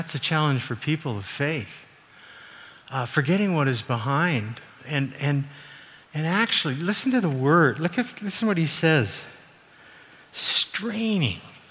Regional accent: Calgary, Alberta, Canada; I grew up in Calgary, and I said, "Yes."

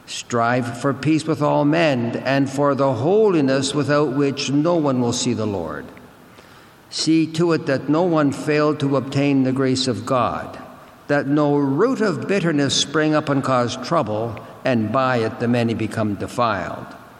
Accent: Winnipeg, Manitoba, Canada; also born or lived in Edmonton; My family left Winnipeg in 1950. I was born in Edmonton, moved to Winnipeg later. We left Winnipeg in January 1950.

